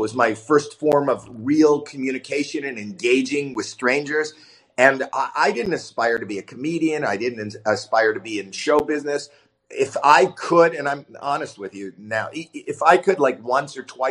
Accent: Toronto, Ontario, Canada; I'm from Toronto, Canada

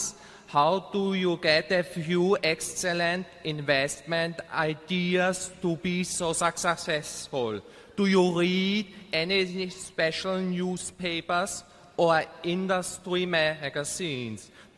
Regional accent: Vienna, Austria; I'm from Vienna, Austria.

